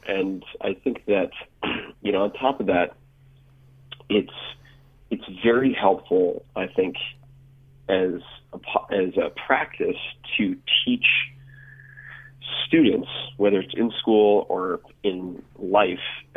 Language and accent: English; New York, United States; I grew up on Long Island, right by the water, for God's sake